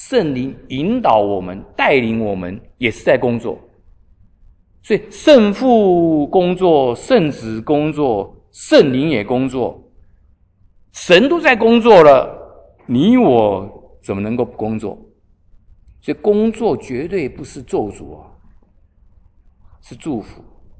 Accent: China; 我们中国人很错误的观念啊，士大夫的观念

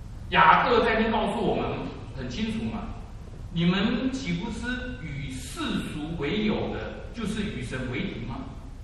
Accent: China; 你想想看，我们中国人最有名的是《三国演义》，对不对？

